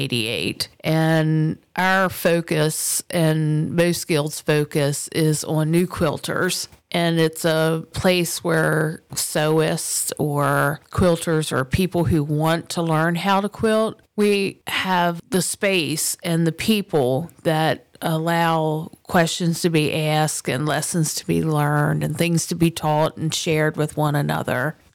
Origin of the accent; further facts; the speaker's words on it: Walkersville, Maryland, United States; and I'm from Walkersville, Maryland.